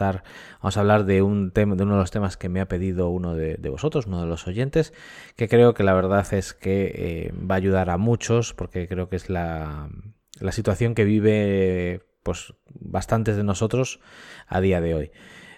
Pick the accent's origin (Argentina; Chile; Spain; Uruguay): Spain; A Coruña, Galicia; also born or lived in Lanzarote; la semana pasada nos mudamos desde Lanzarote hasta La Coruña, en Galicia, que es donde estamos residiendo actualmente, y fue la ciudad donde yo me crié.